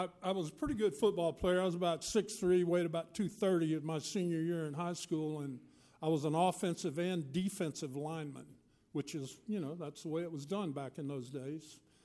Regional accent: Lakeland, Florida, United States; I grew up in Lakeland, Florida. And there was a radio show that ran every week down there.

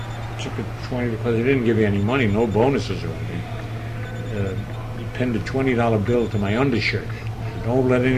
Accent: Brooklyn, New York, United States; accent: Brooklyn; They couldn't understand me, my Brooklyn accent.

